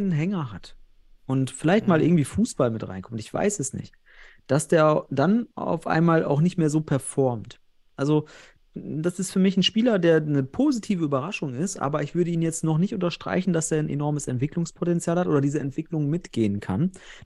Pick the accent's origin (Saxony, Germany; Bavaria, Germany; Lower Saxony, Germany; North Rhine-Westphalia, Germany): North Rhine-Westphalia, Germany; Ich komme ja selbst aus Westfalen